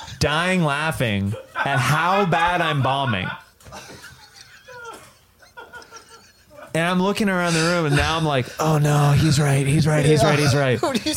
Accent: Kansas, United States; And I'm from Kansas. I'm poor.

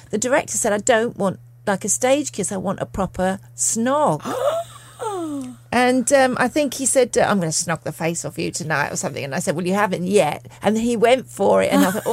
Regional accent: London, United Kingdom; born there; I was born in North London

